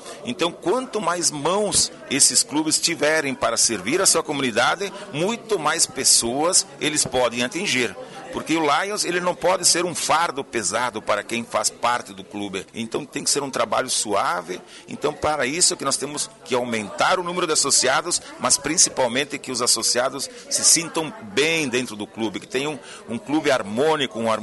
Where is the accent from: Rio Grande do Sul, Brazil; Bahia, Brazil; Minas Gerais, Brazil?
Rio Grande do Sul, Brazil; Flores da Cunha; Eu sou de Flores da Cunha, de Flores da Cunha.